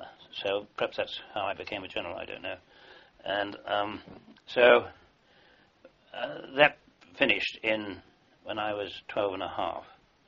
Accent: Canada; born there; I was born in 1913 in Canada.

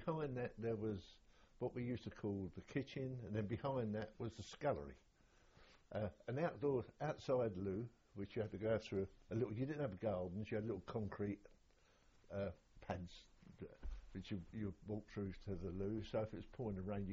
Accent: Stepney, London, United Kingdom; born there; I was born in East End of London, Stepney, on the 7th of May, 1929.

